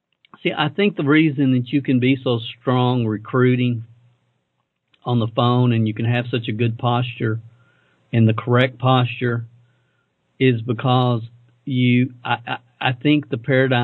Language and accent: English; the South, United States; accent: Southern; I apologize that you made them listen to my Southern accent all the way down there and back.